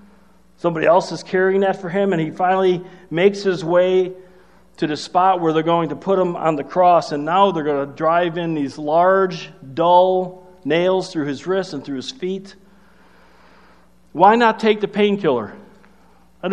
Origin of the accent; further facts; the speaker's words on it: Chicago, Illinois, United States; You know, when I was growing up in Chicago, I went down to a Bears game